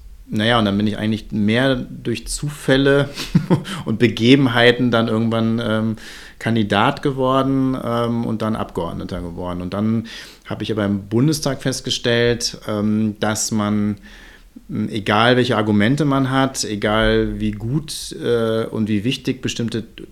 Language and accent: German; Dortmund, North Rhine-Westphalia, Germany; Ich komme aus Dortmund.